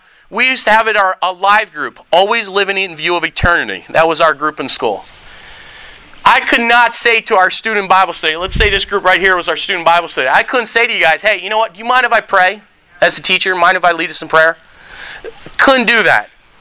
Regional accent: Philadelphia, Pennsylvania, United States; Oh, I forgot. I'm from Philly. Okay, we love the Eagles

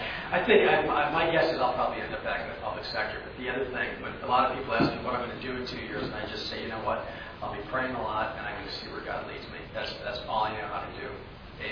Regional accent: Midwest, United States; And she was from New York, and I was from the Midwest

